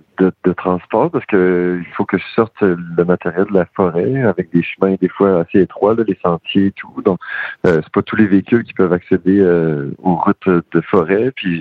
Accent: Saint-Joseph-du-Lac, Quebec, Canada; now in Val-d'Espoir, Canada; Puis j'ai grandi aussi à Saint-Joseph-du-Lac, là, dans les vergers.

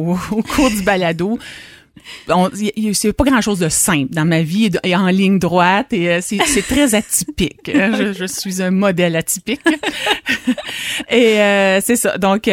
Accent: Gaspé, Quebec, Canada; j'ai 46 ans, je suis née à Gaspé. J'ai passé la très grande majorité de ma vie à Gaspé. Mes parents sont originaires de la Baie-des-Chaleurs.

